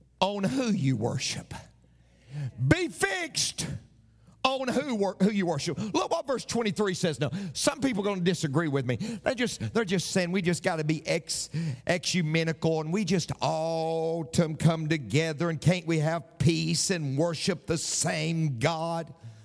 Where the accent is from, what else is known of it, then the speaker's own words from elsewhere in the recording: Tennessee, United States; moved away as an adult; when I came here 28 years ago, you got to keep in mind, I'm from Tennessee.